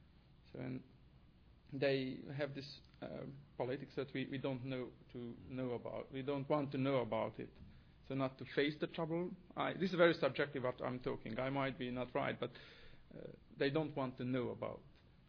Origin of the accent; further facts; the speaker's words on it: Romania; first language Hungarian; English is a second language; So I myself, I'm a Hungarian. So my mother tongue is Hungarian, but I live in Romania. And then my church is a Reformed church, which is again a minority church.